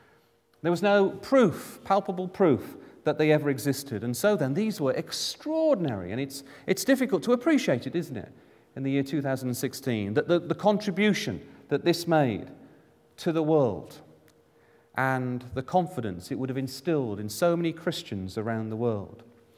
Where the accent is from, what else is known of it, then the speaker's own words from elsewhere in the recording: England, United Kingdom; You can hazard a guess, I come from England.